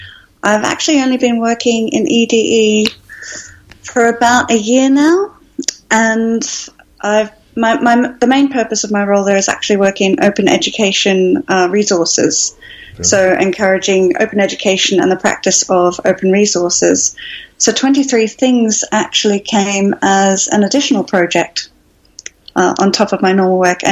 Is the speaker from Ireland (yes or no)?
no; Australia; moved away as an adult; now in United Kingdom; So I'm actually from Australia, and I moved to the UK in 2008.